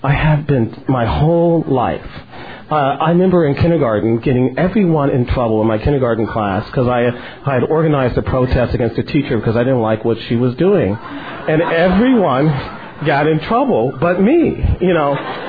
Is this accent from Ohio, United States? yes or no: yes; Ohio, United States; But my growing up in Ohio, and my growing up with my father, who is a powerful man in many ways.